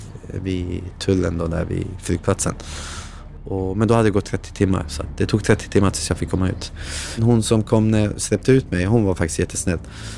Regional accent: Sweden; För det är ju väldigt enkelt för mig att bevisa att jag är från Sverige.

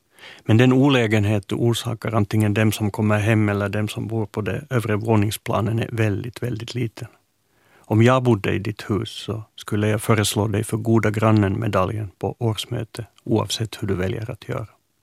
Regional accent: Finland; now in Sweden; Hemma i Finland finns en människotyp som jag är allergisk mot.

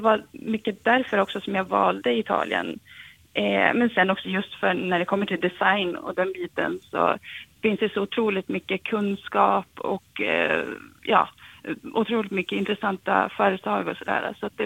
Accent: Umeå, Västerbotten County, Sweden; now in Italy; för jag är ju från Umeå och sen Sverige, det känns ju alltid hemma.

